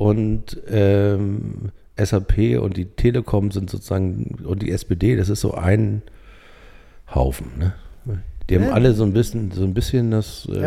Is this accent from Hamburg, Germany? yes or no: yes; Hamburg, Germany; ich komme aus Hamburg